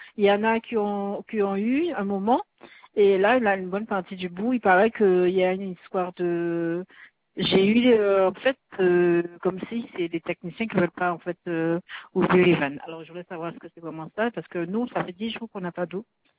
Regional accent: Guadeloupe, France; Moi, j'ai honte de dire que je suis guadeloupéenne maintenant.

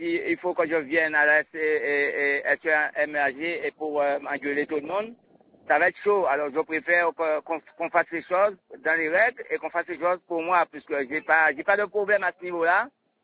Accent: Trois-Rivières, Guadeloupe; Alors, mais je vous ai dit que moi, je suis de Trois-Rivières

